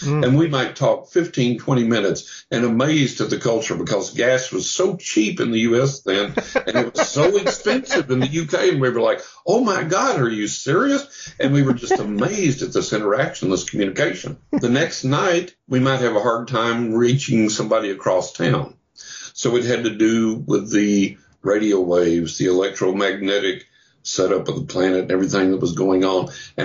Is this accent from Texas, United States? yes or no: yes; Texas, United States; when I was growing up in West Texas